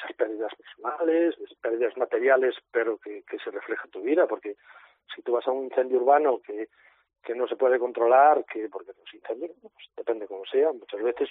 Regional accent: Brión, Galicia, Spain; al llevar tanto tiempo, yo soy de Brión, conoces a la gente y las cosas

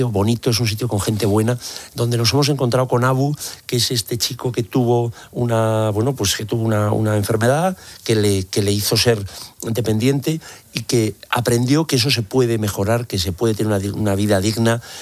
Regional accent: Navarre, Spain; yo, como español, como navarro, como católico

